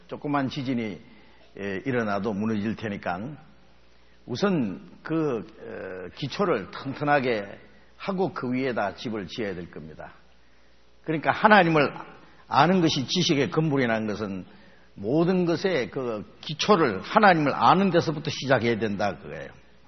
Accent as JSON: {"language": "Korean", "country": "South Korea", "tie": "born there", "said": "북한에서 태어나지 않은 것도 참 감사하고, 한국에서 태어난 걸 참 감사하게 여깁니다."}